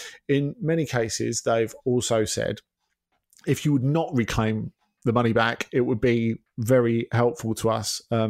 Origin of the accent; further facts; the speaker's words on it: Dublin, County Dublin, Ireland; As a proud Irishman who loves football, I would absolutely love for there to be a team based in my hometown of Dublin